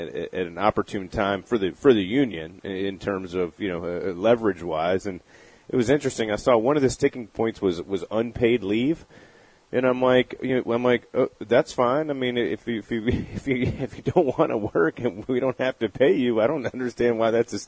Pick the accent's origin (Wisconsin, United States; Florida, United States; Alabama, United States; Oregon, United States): Florida, United States; Destin; Yeah, my buddy where I grew up in Destin, Florida.